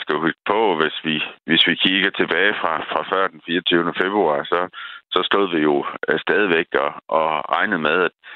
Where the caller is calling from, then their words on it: Brussels, Brussels-Capital Region, Belgium; Linjen her, jeg er med fra Bruxelles faktisk.